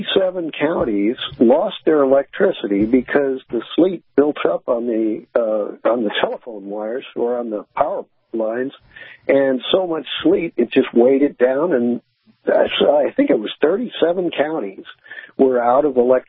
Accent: St. Louis, Missouri, United States; And I was brought up in St. Louis. And since that was like halfway up the country, we didn't always get deep snow.

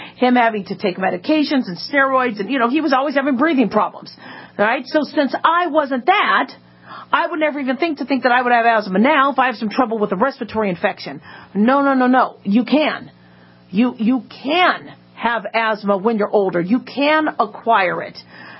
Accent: Phoenix, Arizona, United States; now in Las Vegas, United States; those of us who have lived in Las Vegas or lived in the desert when I grew up in Phoenix

